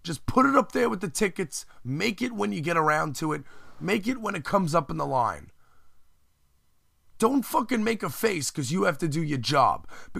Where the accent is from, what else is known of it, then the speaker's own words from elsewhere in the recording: Brooklyn, New York, United States; I'm not from there. That's not where I'm from. I'm from Brooklyn.